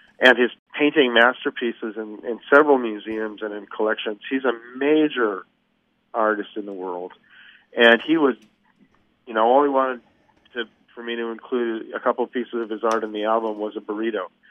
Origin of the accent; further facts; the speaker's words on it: New York City, New York, United States; born there; also born or lived in Philadelphia / Cheltenham; I was born in New York City, Pennsylvania for a while. I lived in Philly for a long time.